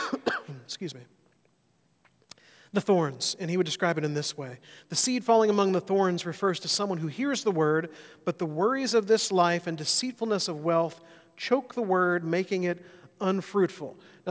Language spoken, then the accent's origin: English; Alabama, United States; I will have my confession now. I grew up in Alabama. I am an Alabama fan.